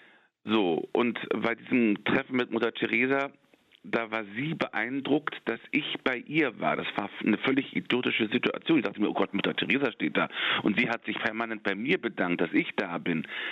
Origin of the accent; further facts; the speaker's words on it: Berlin, Germany; born there; Und dann kannte ich aus Berlin, wo ich geboren bin